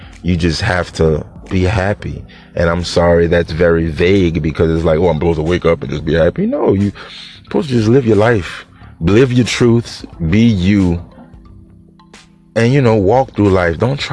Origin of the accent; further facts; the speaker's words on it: New Orleans, Louisiana, United States; I'm from New Orleans, you hear me?